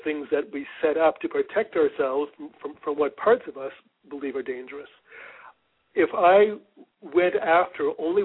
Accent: Canada; now in United States; I'm Canadian. I had no desire to move to the U.S. and live here. And here I have now been here since 1997.

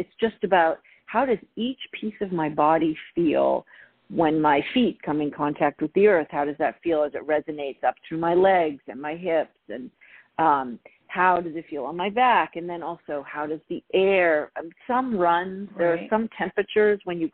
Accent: Canada; I grew up in Canada, so I have to say that I am definitely a person who loves four seasons.

